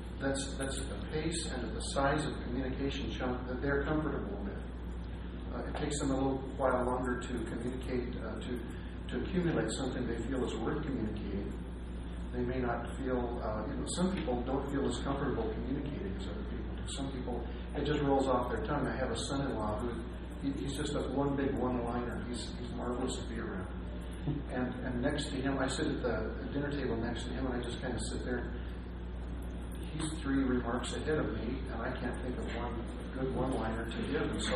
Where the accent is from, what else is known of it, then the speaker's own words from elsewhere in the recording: Utah, United States; from Utah.